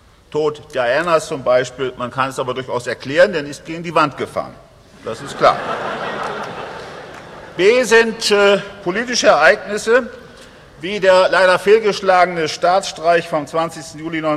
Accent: North Germany, Germany; Ich komme aus Norddeutschland. Wer mich jetzt nicht verstanden hat, dem kann ich auch nur im Plattdeutsch helfen.

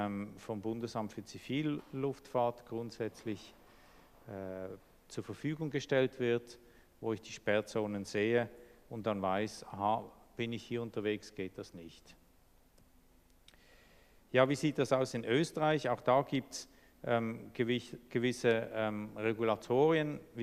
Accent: Switzerland; Da gibt es so Online-Medien aus der Boulevardpresse, die haben dann je nachdem bei uns in der Schweiz sehr viel schneller irgendwelche Drohnenbilder

